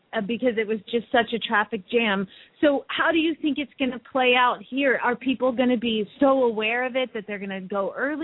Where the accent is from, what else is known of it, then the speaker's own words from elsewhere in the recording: Atlanta, Georgia, United States; I'm from Atlanta, and I was there for the 1996 Summer Olympic Games